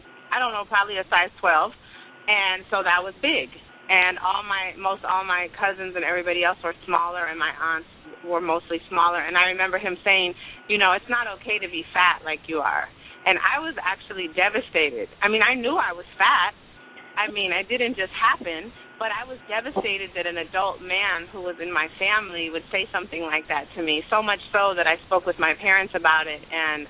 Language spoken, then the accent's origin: English; Oakland, California, United States; As I mentioned, I'm from East Oakland, and it's very urban here.